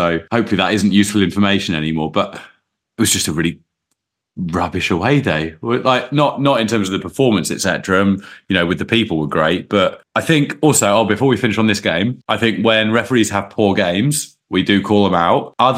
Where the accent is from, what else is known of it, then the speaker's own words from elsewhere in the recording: South East England, United Kingdom; now in Oxford, United Kingdom; I was brought up on the Isle of Wight and I live in Oxford.